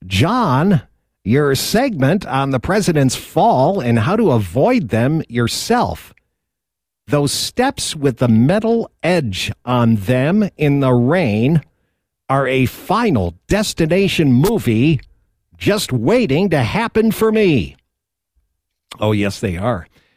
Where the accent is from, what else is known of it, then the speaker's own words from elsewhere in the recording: Rochester, New York, United States; now in Reno, United States; Ben's sells my hometown beer, Genesee, from Rochester, New York.